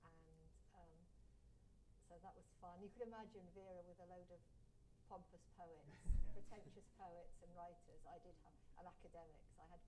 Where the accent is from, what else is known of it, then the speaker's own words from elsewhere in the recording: South West England, United Kingdom; I come from North Devon, and that's a bit the case.